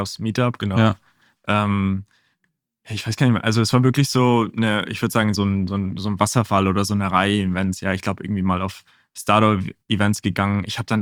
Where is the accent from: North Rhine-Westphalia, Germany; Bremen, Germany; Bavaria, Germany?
Bavaria, Germany; Freising; Ursprünglich geboren in München oder ein bisschen so nördlich von München Richtung Freising raus. Also wirklich so eher so auf dem Land groß geworden eigentlich